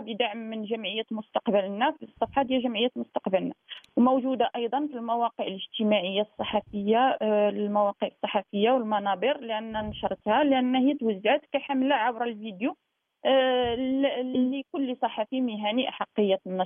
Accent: Morocco; لأن هذا الشيء مش غير عندنا في المغرب

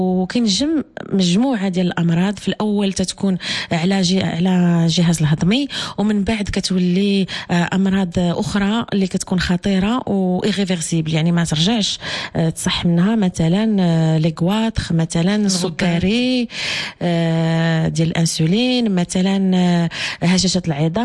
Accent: Morocco; حنا مغاربة

